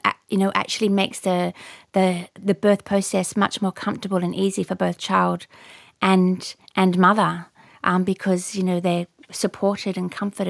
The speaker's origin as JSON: {"language": "English", "town": "Sydney", "region": "New South Wales", "country": "Australia", "tie": "born or raised there", "said": "I've always been a bit of a water baby, and I grew up here in Sydney, surrounded by water on all sides."}